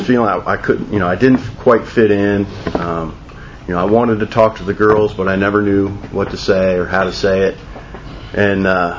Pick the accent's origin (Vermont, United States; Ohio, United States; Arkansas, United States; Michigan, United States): Ohio, United States; Van Wert; also born or lived in Dayton; I was born on July 12, 1967, in Dayton, Ohio. Moved around with my parents, ended up in a small town where I grew up until the eighth grade, called Van Wert, Ohio.